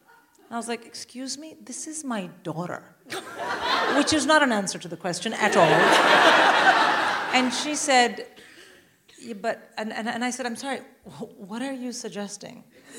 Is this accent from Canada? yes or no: no; India; I'm Indian. I would rather die.